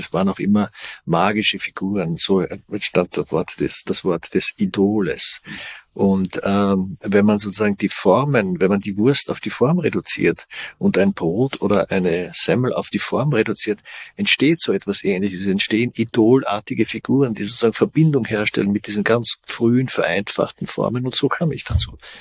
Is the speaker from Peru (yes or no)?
no; Austria; Ich komme aus Österreich, sehr katholisches Land.